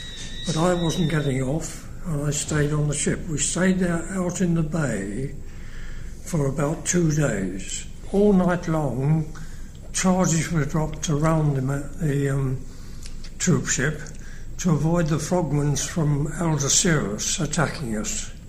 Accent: Brighton, South East England, United Kingdom; also born or lived in Gibraltar / Nepal; Yes, and I was brought up in Brighton, and I still live in Brighton now.

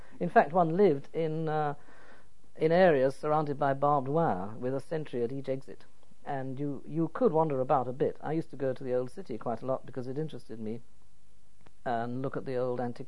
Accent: United Kingdom; And even I, as a British person, if I went from point A to point B, might have to pass checkpoints.

